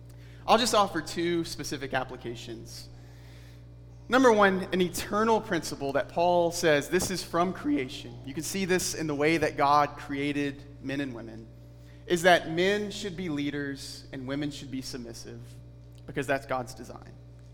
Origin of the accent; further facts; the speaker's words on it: Alabama, United States; I grew up in Alabama. And that was very, very common among the women of the church that I grew up in.